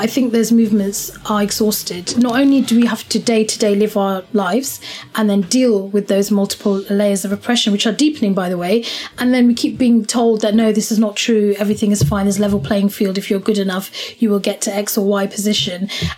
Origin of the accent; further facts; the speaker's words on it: Oxford, South East England, United Kingdom; And I'm from Oxford. I was born and raised in Oxford. Oxford is a city that is responsible for a lot of this.